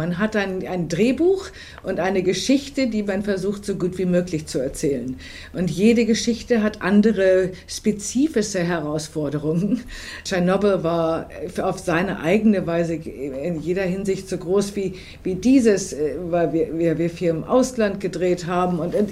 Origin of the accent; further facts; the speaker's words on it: Wolfsburg, Lower Saxony, Germany; ich bin in Wolfsburg geboren.